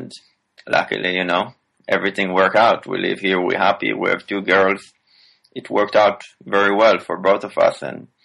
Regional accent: Israel; I grew up in Israel, so I had like this Mediterranean background, Israeli background.

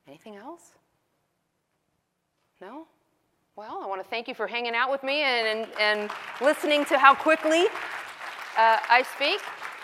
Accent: Texas, United States; I speak really fast. I'm from Texas.

